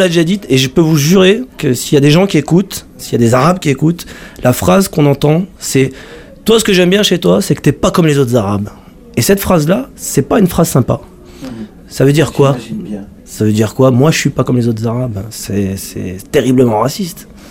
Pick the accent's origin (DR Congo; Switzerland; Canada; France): France; Grand Est; j'ai vu quand j'ai grandi en Alsace